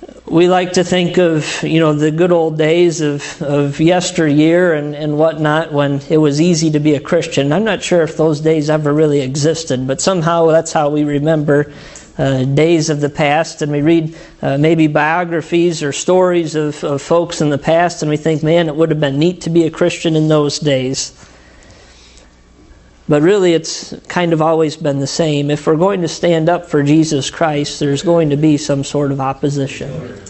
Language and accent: English; Illinois, United States; I'm from Illinois, so even my humor's corny, and that's just the way it is.